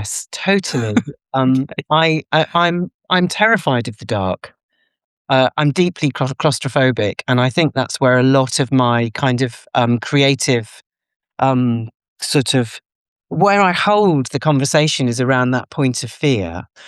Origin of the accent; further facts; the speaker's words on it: England, United Kingdom; So I think there's a kind of mixture of being an English academic